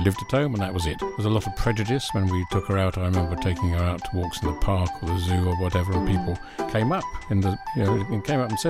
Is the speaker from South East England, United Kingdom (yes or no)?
no; London, United Kingdom; born there; accent: none; I was born in North London and moved all over the country since, as I've got no accent at all because it's all been levelled off, if you like.